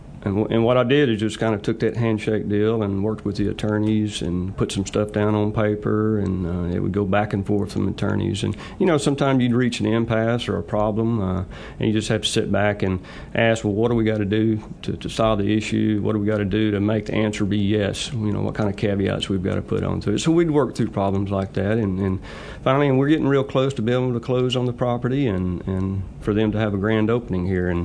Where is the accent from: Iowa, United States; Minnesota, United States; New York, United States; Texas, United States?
Texas, United States; Bryan; I'm from Bryan. Graduated Bryan High in 1980.